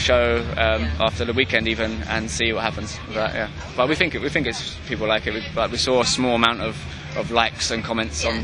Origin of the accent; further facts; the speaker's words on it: Scotland, United Kingdom; I swear, I'm Scottish